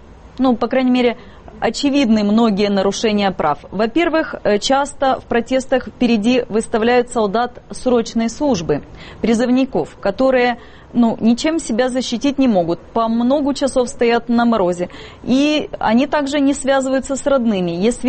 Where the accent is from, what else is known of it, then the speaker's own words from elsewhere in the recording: Zaporizhzhia, Zaporizhzhia Oblast, Ukraine; я сама родом тоже из Запорожья